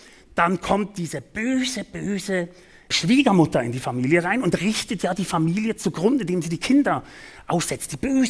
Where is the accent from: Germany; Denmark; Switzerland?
Switzerland; man kann den Wolf ab Herbst bei uns in der Schweiz präventiv abschießen